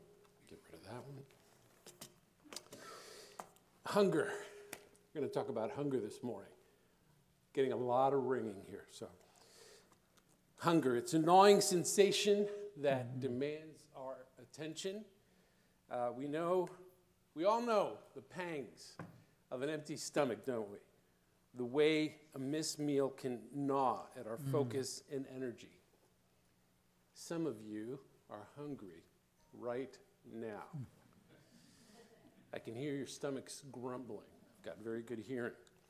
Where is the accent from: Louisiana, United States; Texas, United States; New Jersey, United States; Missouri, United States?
New Jersey, United States; West New York; I grew up in West New York, New Jersey, right outside of New York City.